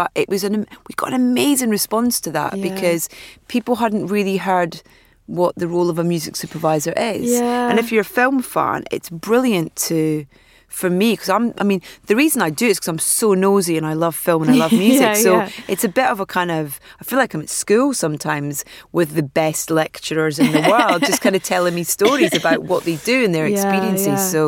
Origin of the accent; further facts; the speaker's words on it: Anstruther, Scotland, United Kingdom; I would spend every weekend at his house, which was the next village along from us. I was from Anstruther.